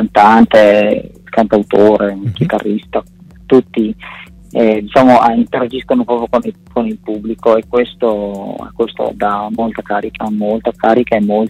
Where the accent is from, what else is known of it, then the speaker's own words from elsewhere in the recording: Emilia-Romagna, Italy; soprattutto dalle mie parti nella provincia di Modena